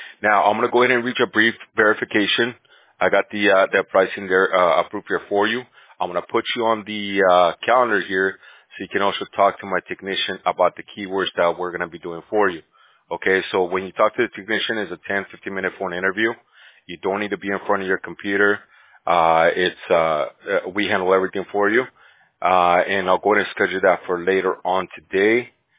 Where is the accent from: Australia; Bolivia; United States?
Bolivia; I'm Bolivian. I'm from South America. I speak Spanish, but I mean, my kids they're hardly speak any Spanish.